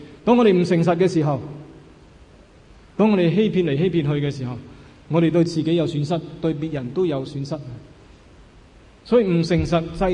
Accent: Hong Kong; 我想我们香港人都很聪明，我们就知道怎样转弯

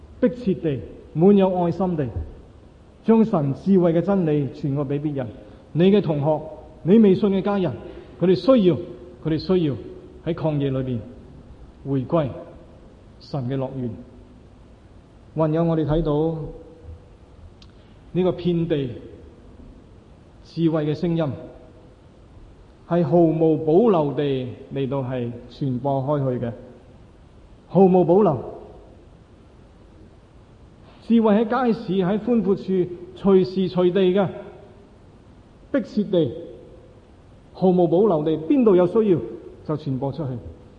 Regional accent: Hong Kong; 係我香港人好鍾意用嘅名車

